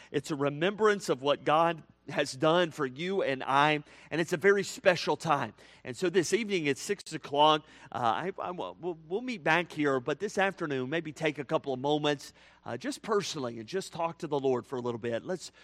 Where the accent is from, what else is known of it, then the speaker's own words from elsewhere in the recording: Charlotte, North Carolina, United States; also born or lived in Tennessee / Alabama; I grew up most of my life in the South. I was born in Tennessee and grew up at the beginning, early stages of my life in Alabama. And then through my teen, preteen, and teen years, I spent it in North Carolina, the Charlotte area of North Carolina.